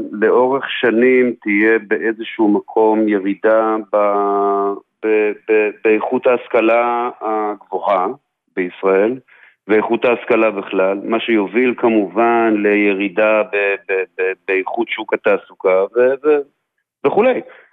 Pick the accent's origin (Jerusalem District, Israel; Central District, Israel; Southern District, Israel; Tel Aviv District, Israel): Tel Aviv District, Israel; Tel Aviv; אני תל אביבי בכל רמה